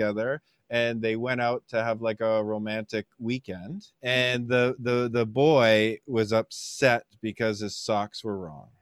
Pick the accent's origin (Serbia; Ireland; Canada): Canada; And as a Canadian